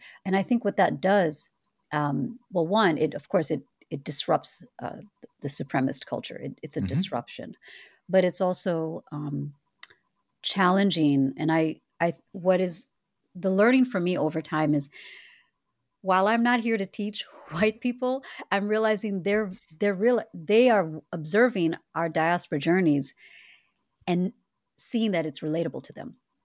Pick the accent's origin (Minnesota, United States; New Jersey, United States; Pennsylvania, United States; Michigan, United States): Minnesota, United States; also born or lived in Louisiana / Seattle / New York / Boston; So when I grew up in Minnesota, I moved there at 9. I went all the way through college.